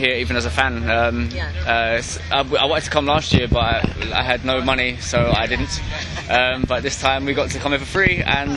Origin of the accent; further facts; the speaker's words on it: Scotland, United Kingdom; I swear, I'm Scottish